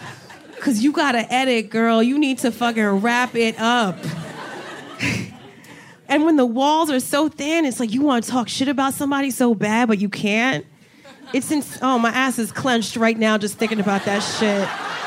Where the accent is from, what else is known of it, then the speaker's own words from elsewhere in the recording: New Jersey, United States; So I went to college in Miami. I'm originally from Jersey. I went to college in Miami.